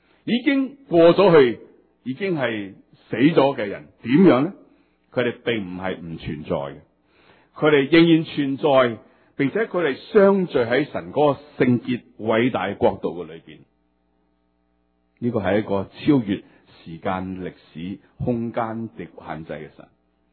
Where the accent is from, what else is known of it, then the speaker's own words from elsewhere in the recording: Hong Kong; also born or lived in Guangzhou; 我在香港出生，一岁不够呢就举家移民去香港，所以我在香港长大，但是在广州出世，从来不知道自己身份是什么。